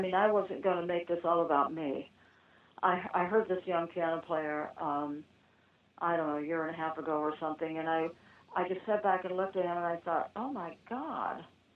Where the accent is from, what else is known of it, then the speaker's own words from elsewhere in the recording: Indianapolis, Indiana, United States; And I grew up in Indianapolis, I mean, I learned from the best.